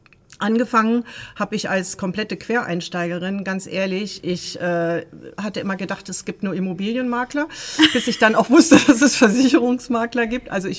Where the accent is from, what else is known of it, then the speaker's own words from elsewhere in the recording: Berlin, Germany; also born or lived in Buenos Aires; Ich war 4 Jahre in Argentinien am Goethe-Institut in Buenos Aires tätig und kam dann praktisch genauso mit der Wende zurück nach Berlin. Ich bin ja Berlinerin